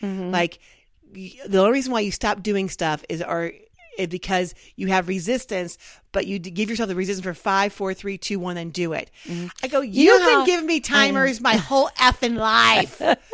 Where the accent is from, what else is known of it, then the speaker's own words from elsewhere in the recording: Midwest, United States; accent: Midwest; And I will just tell you in my Midwest accent.